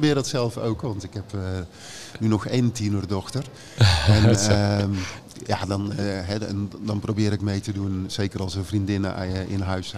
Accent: Middelrode, North Brabant, Netherlands; accent: Meerdooys; also born or lived in Gemert; ik ben wel geboren in Gemert, maar niet opgegroeid in Gemert. Dus mijn favoriete dialect is het Meerdooys, want ik ben opgegroeid in Middelrode. Tussen Veghel en Den Bosch.

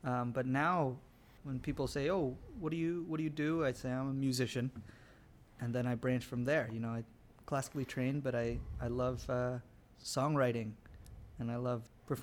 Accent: Texas, United States; Growing up in Texas, I was very lucky because I had a group of friends that were just very nurturing

